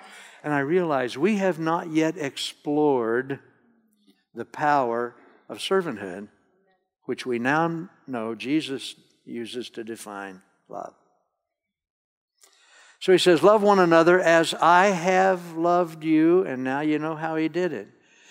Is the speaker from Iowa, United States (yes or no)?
no; Oklahoma, United States; born there; I was born in Northwest Oklahoma on my grandfather's farm.